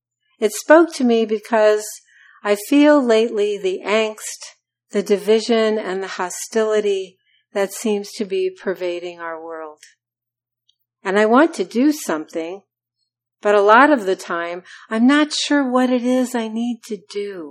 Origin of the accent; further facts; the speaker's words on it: Illinois, United States; now in Los Angeles County, United States; I grew up in Southern Illinois, and they were the closest team, deep rivals of the Chicago Cubs.